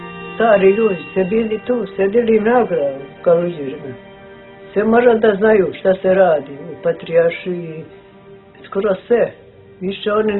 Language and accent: Serbian; Bosnia & Herzegovina; moved away; Ja kažem, proto, ja ne sam došao iz Bosne da se udam, mogao sam s tebu dat. A ja odavde neću žive.